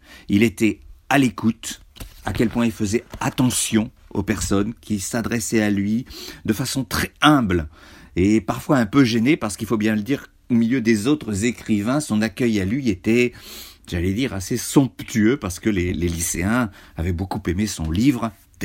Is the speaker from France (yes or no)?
yes; France; rien que chez nous, en France